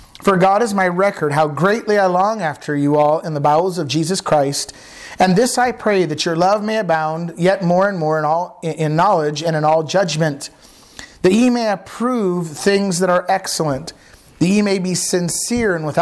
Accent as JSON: {"language": "English", "country": "United States", "said": "I said, well, I'm from the States."}